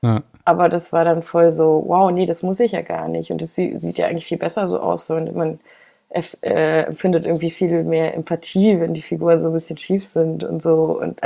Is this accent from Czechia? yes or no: no; Munich, Bavaria, Germany; also born or lived in Vienna, Austria; Also ich bin nur in Wien geboren und ich bin aber in München aufgewachsen.